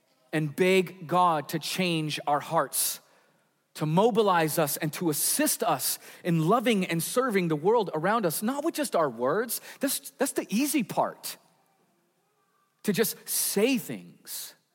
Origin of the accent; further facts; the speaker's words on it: Portland, United States; I'm from Portland. I'm an American and I'm a Christian.